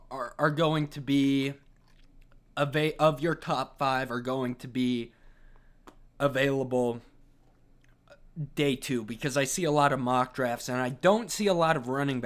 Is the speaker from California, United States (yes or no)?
no; Salt Lake City, Utah, United States; I'm from Salt Lake City.